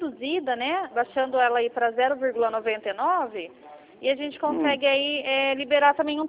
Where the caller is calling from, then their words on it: Campinas, São Paulo, Brazil; Não, eu sou do estado de São Paulo, eu falo de Campinas.